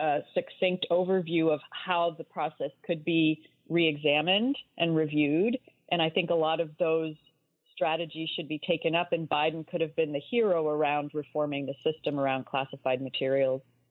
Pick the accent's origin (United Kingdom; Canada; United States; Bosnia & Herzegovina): Canada; I learned the hard way as a Canadian.